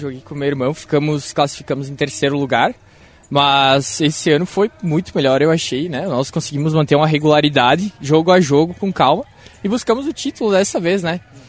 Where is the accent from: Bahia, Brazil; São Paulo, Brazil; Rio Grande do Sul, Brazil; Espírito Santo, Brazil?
Rio Grande do Sul, Brazil; Nova Araçá; Eu sou de Nova Araçá.